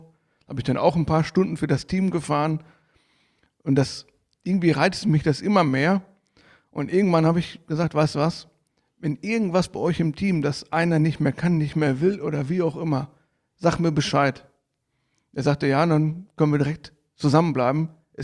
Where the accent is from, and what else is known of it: North Rhine-Westphalia, Germany